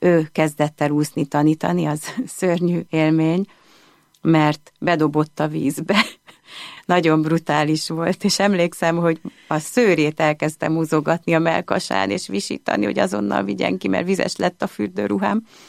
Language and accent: Hungarian; Leányfalu, Pest, Hungary; Az egész gyermekkoromat Leányfalun töltöttem. Leányfalu a földi paradicsom volt számomra.